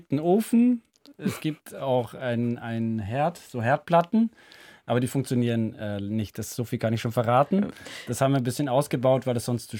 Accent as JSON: {"language": "German", "country": "Netherlands", "second_language": "German", "said": "ich als Niederländer bin immer ein bisschen verwirrt"}